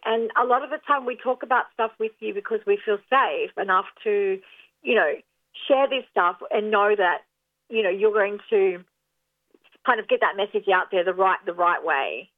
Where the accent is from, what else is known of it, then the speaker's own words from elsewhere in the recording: Queensland, Australia; I'm originally from Queensland and I wanted to go back home to Queensland to my family because I lost my housing down here.